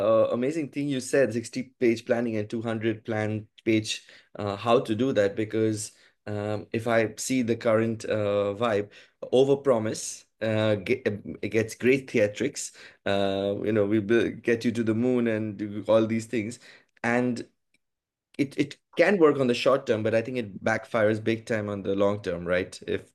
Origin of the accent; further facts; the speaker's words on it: India; English is a second language; Where I come from, India, when I think of politics, at least in my initial years growing up in India, I think of old people.